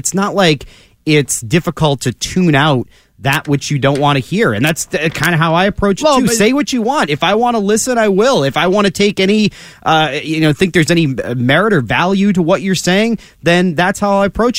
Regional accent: United States; Today, because I'm an American

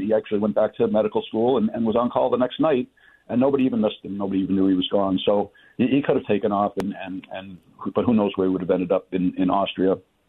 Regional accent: Michigan, United States; I probably wouldn't be born and raised in Michigan, and I'd probably been a Hungarian citizen all my life.

